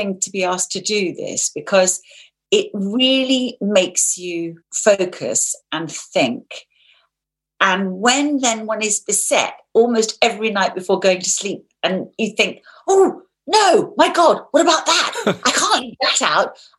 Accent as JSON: {"language": "English", "region": "London", "country": "United Kingdom", "tie": "born or raised there", "said": "I was born in the middle of London. I grew up in London. And I lived for the first 6 years of my life in a little flat in a converted top floor of a house in northwest London"}